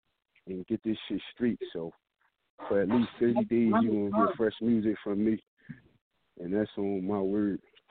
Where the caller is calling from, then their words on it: Philadelphia, Pennsylvania, United States; Calling from Philly.